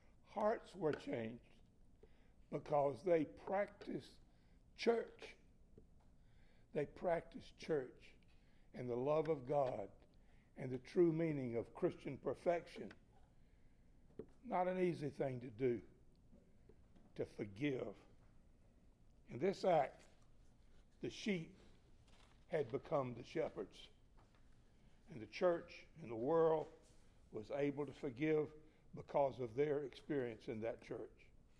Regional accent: South Carolina, United States; One of the best examples of that loving happened in my home state of South Carolina not very long ago.

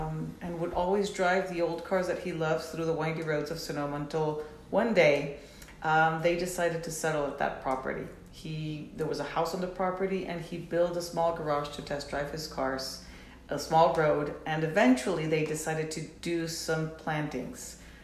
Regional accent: Mexico; now in Petaluma, United States; but I'm originally from Mexico.

